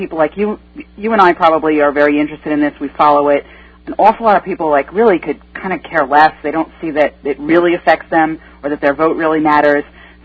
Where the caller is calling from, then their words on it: New York, United States; I am calling from right down south from you guys, right on the south shore of Long Island.